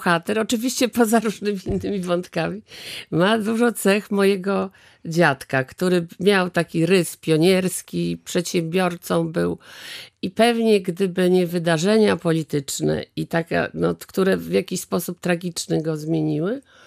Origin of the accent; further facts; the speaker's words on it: Gdańsk, Pomeranian Voivodeship, Poland; jako że tu jestem gdańszczanką